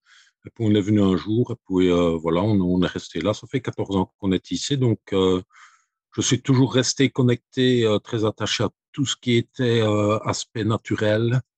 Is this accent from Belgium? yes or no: yes; Belgium; je viens d'une petite région rurale en Belgique, et puis où il y avait beaucoup de fermes, d'agriculture, des petites connexions, les gens qui se connaissaient depuis longtemps. Bon, moi, j'ai vécu dans ce village-là jusqu'à mes 35 ans.